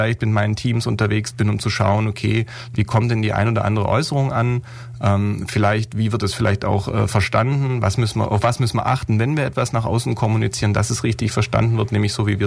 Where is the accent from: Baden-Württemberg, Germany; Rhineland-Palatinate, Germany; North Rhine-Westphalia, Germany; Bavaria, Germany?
Baden-Württemberg, Germany; now in Ulm, Germany; Ich lebe jetzt seit 2009 in Ulm. Ich komme ursprünglich mal aus dem Alt-Donau-Kreis. Während des Studiums war ich weg. Ich lebe mit meiner Familie, meinen drei Kindern und meiner Frau hier in Ulm.